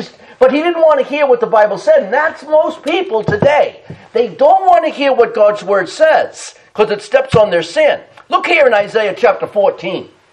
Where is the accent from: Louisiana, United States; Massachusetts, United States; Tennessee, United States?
Massachusetts, United States; Boston; I was raised in Boston, born in Boston.